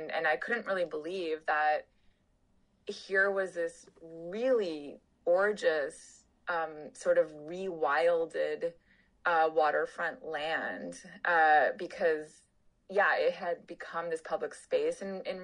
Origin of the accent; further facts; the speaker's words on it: Toronto, Ontario, Canada; because I grew up in Toronto